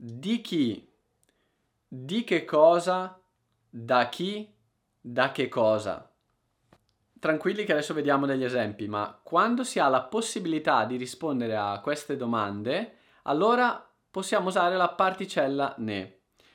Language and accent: Italian; Lombardy, Italy; io che sono dalla Lombardia parlo in modo diverso rispetto a qualcuno che viene dal Lazio o dalla Campania o dalla Sicilia.